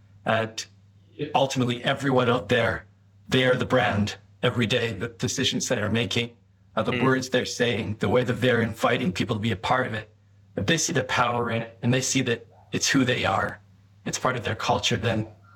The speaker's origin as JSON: {"language": "English", "town": "Edmonton", "region": "Alberta", "country": "Canada", "tie": "born or raised there", "also_born_or_lived": "France", "said": "So I grew up in Edmonton, but I moved around a lot, lived in France and lived in other parts of Canada, that sort of thing."}